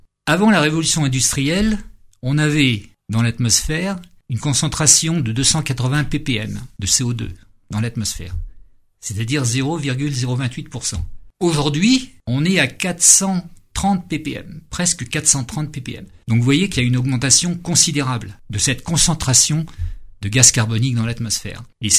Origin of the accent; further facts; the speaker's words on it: Rambouillet, Île-de-France, France; moi je suis rambouillitain de souche, hein. Je suis né à Rambouillet, j'ai vécu avec mes parents pendant toute leur vie, j'habitais rue Pasteur, j'ai fait toute ma scolarité au lycée de Rambouillet